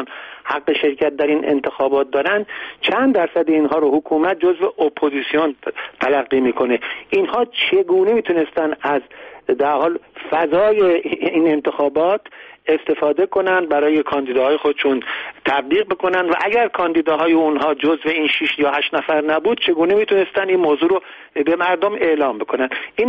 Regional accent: Iran; ولی تجربه من به عنوان یک ایرانی طی 30 سال گذشته من گفته که هیچ انتخاباتی در ایران بدون تقلب صورت نگرفته.

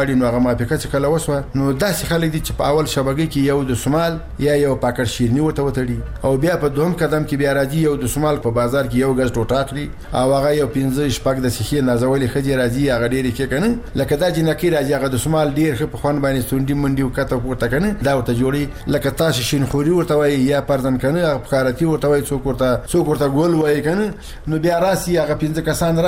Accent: Logar, Afghanistan; موږ د لوګر دی خلکو موږ د لوګر دی ولایتي

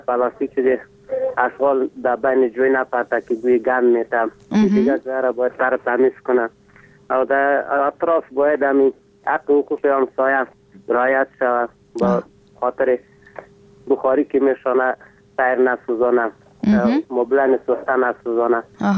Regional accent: Afghanistan; افغان هستیم از غربند.

